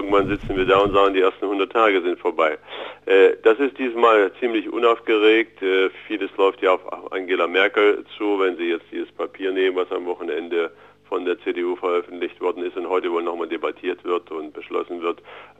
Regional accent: Erfurt, Thuringia, Germany; auch wenn wir als Erfurter uns einbilden, wir seien bedeutend und groß.

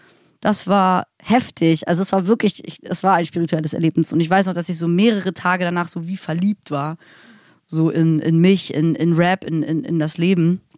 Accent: Hamburg, Germany; moved away as an adult; now in Berlin, Germany; ich bin ja in Hamburg aufgewachsen

